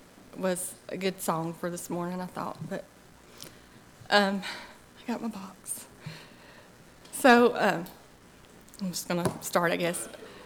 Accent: Dallas Bay, Tennessee, United States; But when I grew up in Dallas Bay, my parents, they didn't, we didn't go to church as a family.

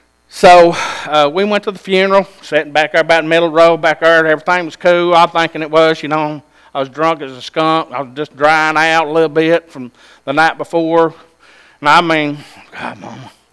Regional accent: Alabama, United States; in my life, I was brought up on Sand Mountain, and we was kind of brought up tough.

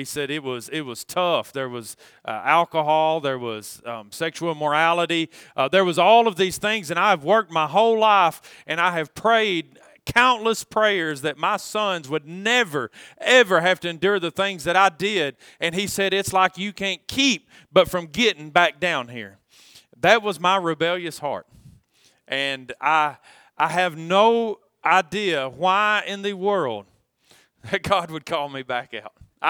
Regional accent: Arkansas, United States; Well, you know, I'm from Arkansas, so if you're a Tennessee fan, I'm sure you remember 1998 if you're old enough.

